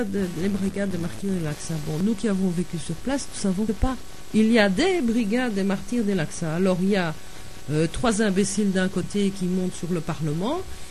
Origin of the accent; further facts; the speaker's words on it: Belgium; je ne dis pas ça en tant que belge historien